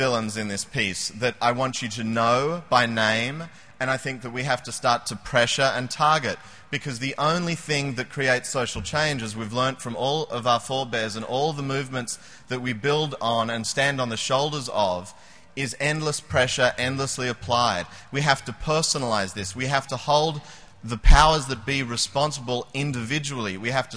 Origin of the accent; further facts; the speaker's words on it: Australia; now in United States; I'm embarrassed because I'm Australian, a sort of Australian-American now, a hybrid